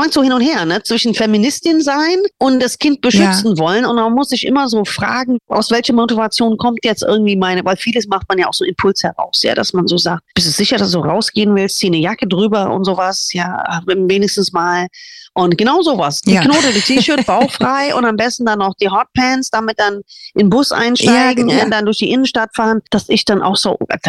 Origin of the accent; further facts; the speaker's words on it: United States; German is a second language; da, wo ich groß geworden bin, in den USA, wir sind auf eine katholische Schule gegangen, unterrichtet von Nonnen.